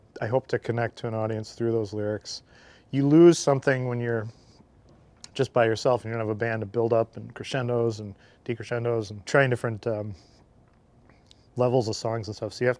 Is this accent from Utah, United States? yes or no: no; Green Bay, Wisconsin, United States; born there; Wisconsin kid. I was born in Green Bay.